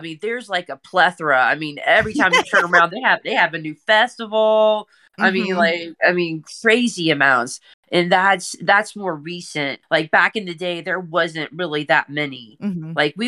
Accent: West Virginia, United States; I was like, I grew up in West Virginia.

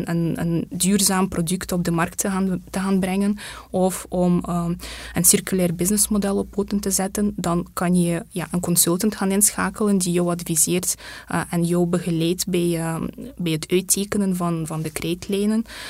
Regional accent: Flanders, Belgium; We zijn in Oost-Vlaanderen gevestigd. Oorspronkelijk ben ik van West-Vlaanderen afkomstig. Maar we hebben de maatschappelijke zetel, maar ook privé zijn we ondertussen verhuisd. Ja. Dus nu zitten we in de Vlaamse Ardennen.

